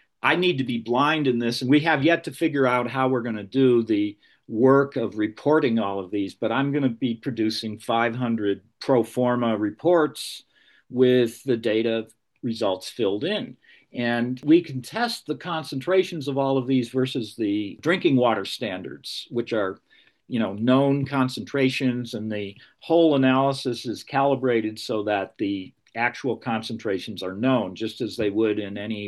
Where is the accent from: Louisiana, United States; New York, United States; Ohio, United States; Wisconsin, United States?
New York, United States; born there; I was born in Western New York, and my greatest exposure comes from certain specific things.